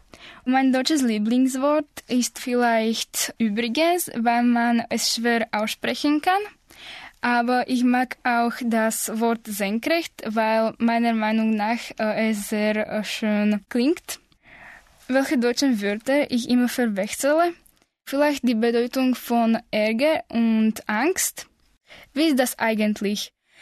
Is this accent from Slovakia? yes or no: yes; Slovakia; German is a second language; komme aus der Slowakei. Ich bin im Jahr 1999 geboren und ich bin Studentin.